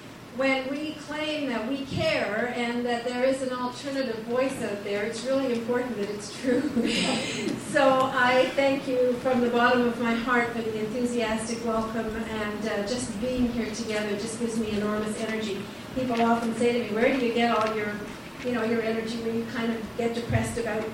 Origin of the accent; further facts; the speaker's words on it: Digby, Nova Scotia, Canada; born there; My mother was raised here in Moncton. My dad was raised in Pointe aux Chines. I was born in Digby, Nova Scotia.